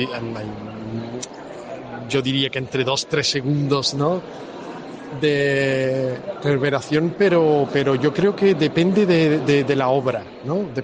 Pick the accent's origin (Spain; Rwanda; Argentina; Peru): Spain; Valverde del Camino, Andalusia; venía desde mi pueblo, de Huelva, de Valverde del Camino